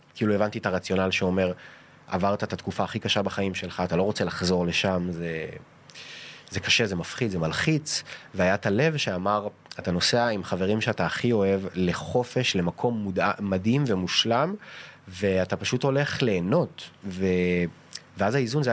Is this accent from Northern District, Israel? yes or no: no; Tel Aviv, Tel Aviv District, Israel; גדלתי בתל אביב